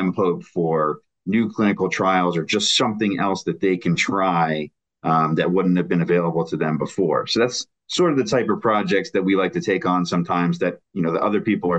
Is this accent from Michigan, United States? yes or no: no; York, Pennsylvania, United States; now in Pittsburgh, United States; I actually, I grew up in York, Pennsylvania. I moved to Pittsburgh to go to Duquesne.